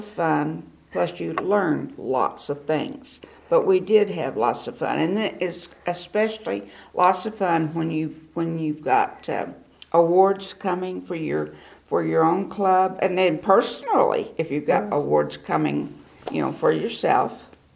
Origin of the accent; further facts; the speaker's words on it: Heber Springs, Arkansas, United States; also born or lived in San Diego; I had moved from San Diego, even though I am from Arkansas, but it was closer from, I was born in Dresco. So I was, as a child, I was from Heber Springs. So I really didn't know people over here.